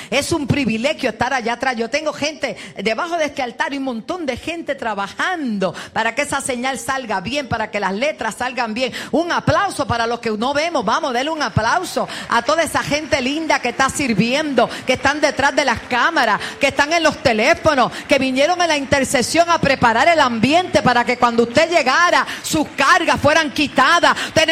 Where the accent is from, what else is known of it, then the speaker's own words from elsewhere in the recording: Puerto Rico; la iglesia de mi tierra puertorriqueña